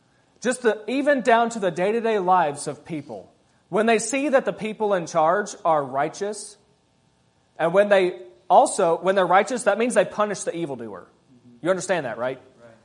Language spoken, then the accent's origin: English; United States; And as an American, if we had the same thing here